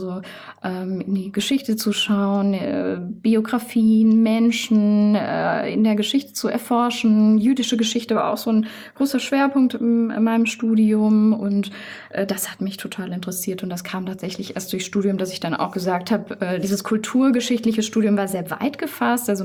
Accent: Künzell, Hesse, Germany; Genau, ich bin in Künzell aufgewachsen, bin hier zur Schule gegangen, habe hier mein Abitur gemacht.

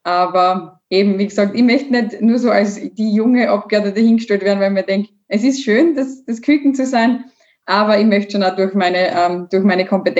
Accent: Bad Radkersburg, Styria, Austria; Ich komme ja aus Bad Radkersburg, wir haben einen großen Bereich rund um die Gesundheit, um die Kur- und die Reha-Betriebe.

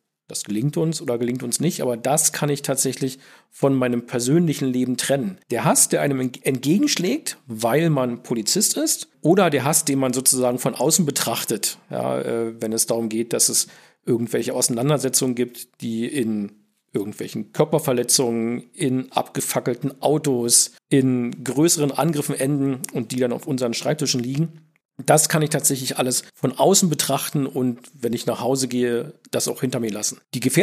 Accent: Germany; Ich bin in der DDR groß geworden. Als die Mauer gefallen ist, war ich 18.

